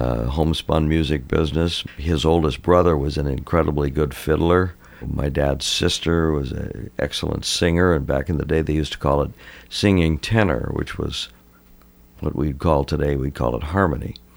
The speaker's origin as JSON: {"language": "English", "town": "Pine County", "region": "Minnesota", "country": "United States", "tie": "born or raised there", "said": "I was born in Minneapolis. What part of the Twin Cities did you grow up in? Actually, I grew up in mid-northern Minnesota until I was about 15 years old, actually 14 years old. Lived on a farm in Pine County."}